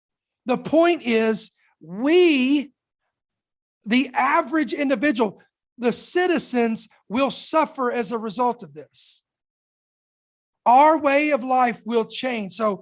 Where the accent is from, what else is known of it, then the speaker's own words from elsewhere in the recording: United States; Because I am an American. This is where I live. This is my earthly citizenship.